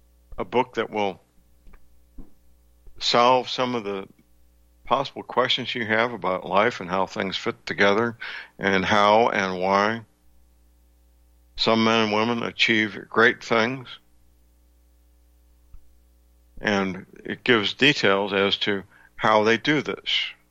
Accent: St. Louis, Missouri, United States; Robert Collier, the author, was from my hometown, St. Louis, Missouri

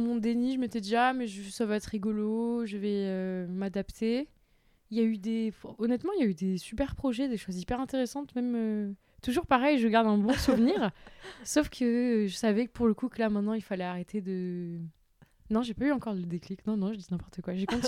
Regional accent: Toulouse, Occitanie, France; je voulais pas y rester à Toulouse parce que j'étais de Toulouse.

